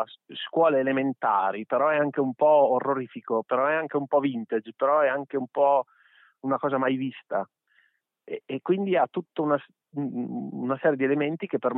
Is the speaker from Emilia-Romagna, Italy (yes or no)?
yes; Parma, Emilia-Romagna, Italy; born there; also born or lived in Turin; ma sono tornato da Torino a vivere a Parma, dove vivo adesso. Io sono nato a Parma, ma ho vissuto 10 anni a Torino.